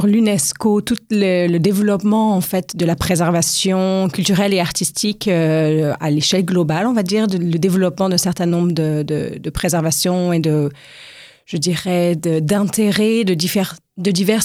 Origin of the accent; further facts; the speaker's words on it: French Guiana; moved away as an adult; Moi, je viens d'une famille laïque, j'ai grandi dans une forme d'assimilation, et puis quand j'ai grandi en Guyane, et en arrivant en France au début de mes études, je me suis reconnectée, en fait, avec la communauté séfarade